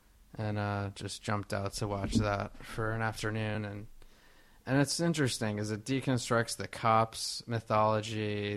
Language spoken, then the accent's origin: English; Boston, Massachusetts, United States; I'm from Boston, too, and the Boston connection.